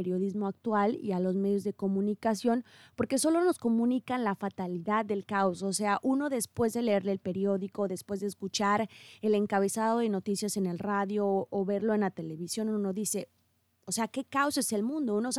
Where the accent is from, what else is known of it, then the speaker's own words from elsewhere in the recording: Ángel R. Cabada, Veracruz, Mexico; Yo soy originaria de un pequeño municipio en la región de Los Tuxtlas que se llama Ángel Rosario Cavada. Y bueno, después me fui a estudiar al puerto de Veracruz